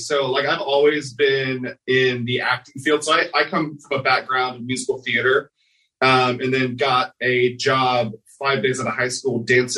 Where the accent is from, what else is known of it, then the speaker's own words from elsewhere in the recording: Oklahoma, United States; also born or lived in Northern California / Seattle; now in Los Angeles, United States; So I moved here in 2016 from Seattle to do that. Well, started in Oklahoma, went to Northern California, Seattle, and then finally to LA.